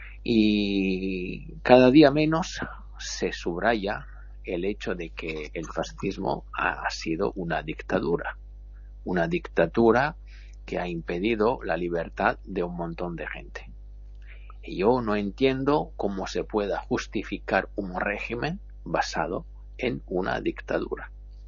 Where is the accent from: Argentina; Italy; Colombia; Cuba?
Italy; Spanish is a second language; Yo vivo en Italia, soy italiano